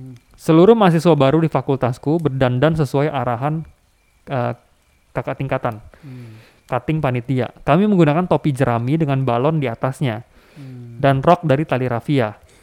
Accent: Bali, Indonesia; Masih di Bali juga katanya. Katanya 2 jam dari kota asalku.

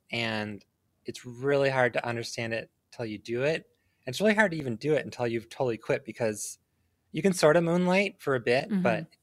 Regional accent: Detroit, Michigan, United States; I was born in Detroit, actually born in Detroit, the city proper. I live in the suburbs now, as do a lot of people, but I was actually born here.

